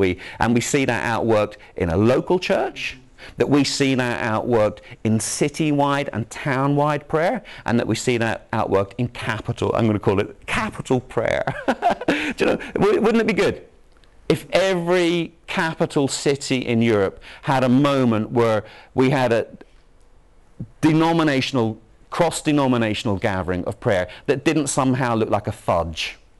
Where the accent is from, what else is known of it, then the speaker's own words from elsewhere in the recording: Craigavon, Northern Ireland, United Kingdom; also born or lived in Belfast; I was born in Belfast, and they moved us out of Belfast to Craig Avon, so I lived in that failed city.